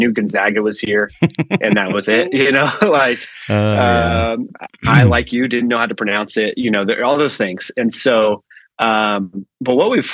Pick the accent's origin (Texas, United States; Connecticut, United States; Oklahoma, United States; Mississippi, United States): Oklahoma, United States; Stillwater; moved away as an adult; now in Spokane, United States; So I was born and raised in Oklahoma.